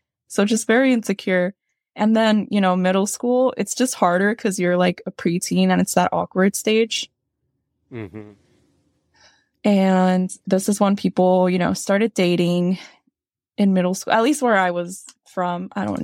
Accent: Sacramento, California, United States; I grew up in Sacramento in California.

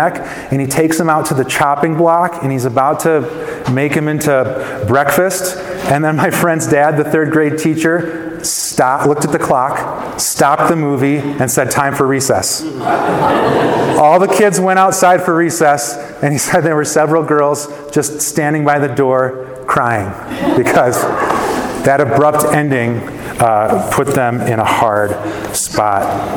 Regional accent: Chicago, Illinois, United States; I grew up in Chicago, and once a year we would get to go on a field trip at school to Six Flags Great America, which is probably the largest amusement park in the region.

